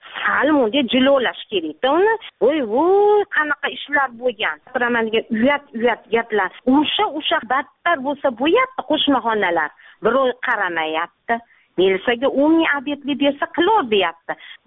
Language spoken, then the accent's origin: Uzbek; Fergana Valley, Uzbekistan; Vodiydanman. O'zim o'qituvchiman.